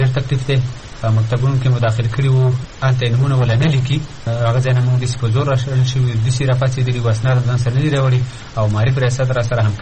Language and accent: Pashto; Afghanistan; زه د افغانستان یم ما د افغانستان تذکره اخیستې ده ځکه په هر ځای کښې اوسېږم د دې افغانستان د خاورې یم